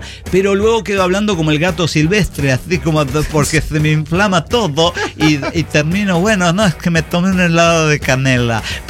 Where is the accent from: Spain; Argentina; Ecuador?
Argentina; Yo soy de Argentina y últimamente con todo esto de las elecciones